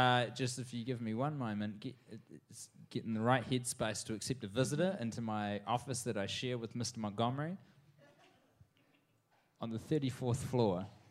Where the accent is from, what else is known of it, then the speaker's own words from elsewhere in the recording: New Zealand; Well, I'm from New Zealand.